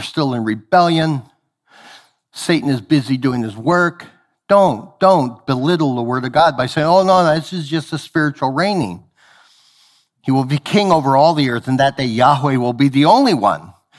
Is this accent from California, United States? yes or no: no; Idaho, United States; I grew up in Idaho, and they had these things called artesian wells that would come from the deep, deep ground aquifers, and it was some of the best water in the world.